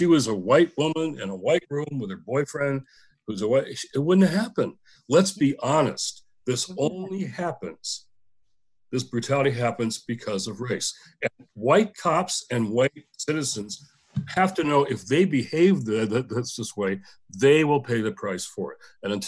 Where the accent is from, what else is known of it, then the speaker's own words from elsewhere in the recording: Michigan, United States; I'm from Michigan.